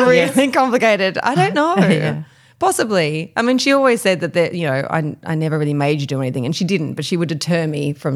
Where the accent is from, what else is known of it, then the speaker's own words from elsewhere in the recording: Tasmania, Australia; first language Polish; English is a second language; I grew up in Tassie. Yeah. Very Polish upbringing. So I didn't speak English for the first 2 years of my life. I spoke Polish